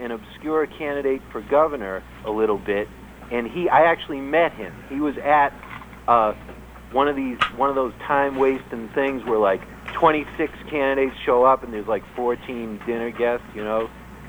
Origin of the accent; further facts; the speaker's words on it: Massachusetts, United States; My home state, Massachusetts, right?